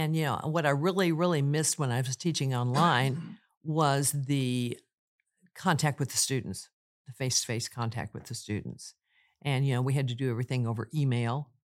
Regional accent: Missouri, United States; also born or lived in Lebanon, Missouri; When I was born up in Lebanon, Missouri, when my dad was in the Army, and I was born in October of 1945. He got out of the Army in November of 1945, and we moved up to Monroe County, Missouri, which is in the northeastern part of the state.

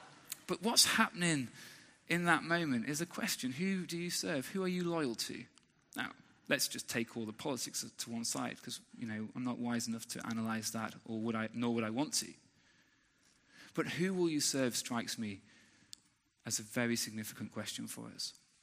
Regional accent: United Kingdom; now in United States; And I'm stood there as a Brit thinking, well, I kind of want to join in. Because it's, as British people, we don't want to offend anyone.

